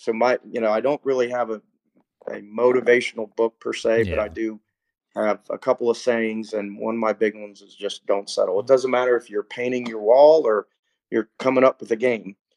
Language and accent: English; Kentucky, United States; also born or lived in Ohio; You know, I would say I'm from Ohio, and I mean, I lived in Ohio, and actually I was born in Ohio, lived in Kentucky, and I've was raised in Kentucky and lived there for a while